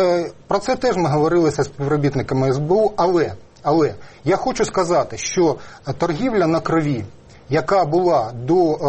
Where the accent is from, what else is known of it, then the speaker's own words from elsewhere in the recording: Donetsk, Donetsk Oblast, Ukraine; І я дуже багатьох з них знаю особисто, я сам з Донецька.